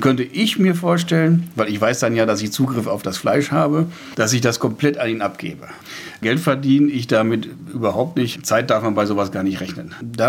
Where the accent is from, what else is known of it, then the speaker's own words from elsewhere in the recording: Lüdenhausen, North Rhine-Westphalia, Germany; Ich komme aus Lüdenhausen, kleines Dorf, viele landwirtschaftliche Betriebe, die teilweise gar nicht mehr landwirtschaftlich arbeiten oder reduziert landwirtschaftlich arbeiten.